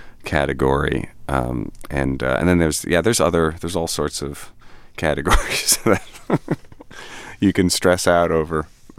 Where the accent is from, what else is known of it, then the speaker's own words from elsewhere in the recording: New York, United States; Yes, I'm a New Yorker, and it was pretty convenient.